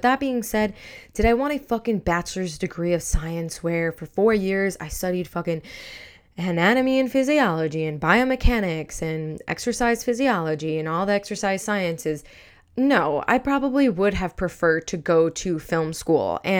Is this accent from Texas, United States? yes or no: no; New York, United States; I was raised Muslim in New York during the time of 9/11.